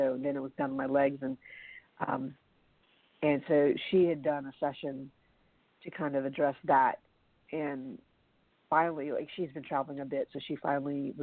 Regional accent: United States; I'm American and this is what it is.

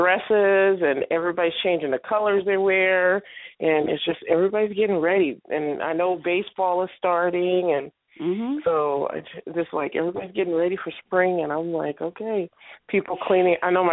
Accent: California, United States; because I'm from Cali, so when we have spring, for us, it's not really a spring.

